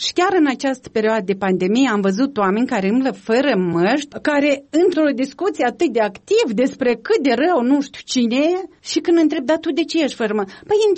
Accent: Moldova; fost români pe ascuns în perioada sovietică și am reușit să ajungem și să spunem deschis și mândri că suntem români, construim a doilea stat românesc

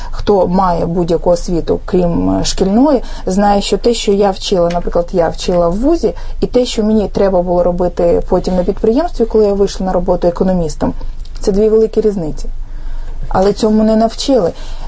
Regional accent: Chernivtsi Oblast, Ukraine; я сама з Чернівецької області, це саме той регіон, звідки люди їдуть і працюють з заробітчанами.

